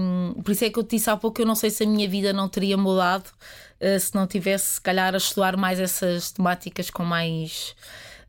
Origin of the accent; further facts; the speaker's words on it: Portugal; Olha, eu sou muito portuguesa. Eu tenho muito orgulho em ser portuguesa.